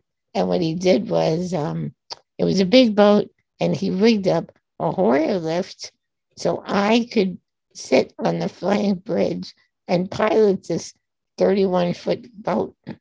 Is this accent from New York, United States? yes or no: yes; Massapequa, New York, United States; I was raised on Long Island in Massapequa, New York, before the ADA.